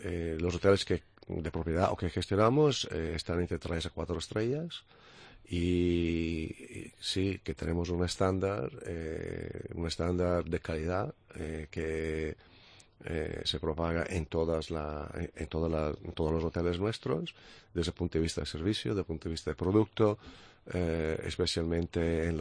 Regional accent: Italy; Spanish is a second language; Con muy buena gastronomía, yo soy italiano y me gusta.

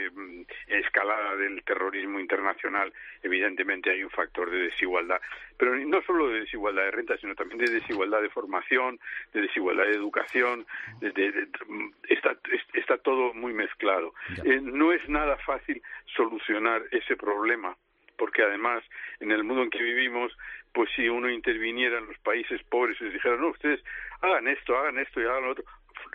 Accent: Catalonia, Spain; yo soy catalán

